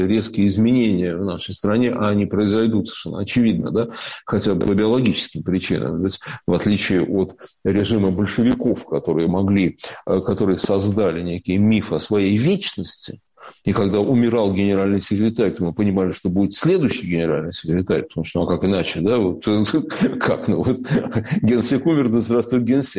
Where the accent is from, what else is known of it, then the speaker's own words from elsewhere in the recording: Siberia, Russia; мы сибиряки. Кроме этого, да, мы сибиряки, мы же, ну да, нет, конечно, мы русские, да, но мы сибиряки.